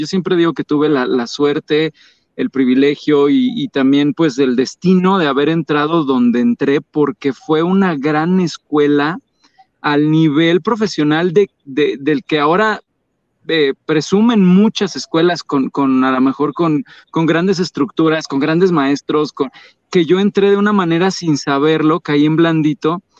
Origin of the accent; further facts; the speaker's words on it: Tijuana, Baja California, Mexico; also born or lived in Metepec; Yo inclusive ni siquiera vivía en Metepec, yo vivía en Tijuana. O sea, sí soy de Metepec, pero vivía todavía más lejos, ¿no? Estuve prácticamente mi niñez, mi adolescencia estuve en Tijuana. Regreso a estudiar la carrera